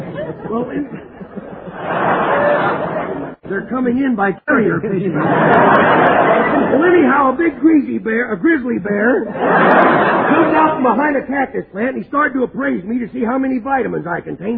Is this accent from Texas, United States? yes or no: yes; Texas, United States; born there; Well, I was born in Texas.